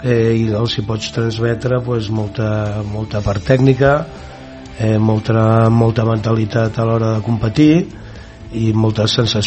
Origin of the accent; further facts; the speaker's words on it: Barcelona, Catalonia, Spain; Jo tenia que pujar a Sabadell, soc de Barcelona, tenia que pujar a Sabadell